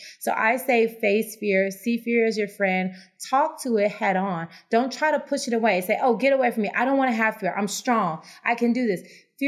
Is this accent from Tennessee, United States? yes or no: yes; Tennessee, United States; growing up in Tennessee, I was like one of the few Black women in my classes.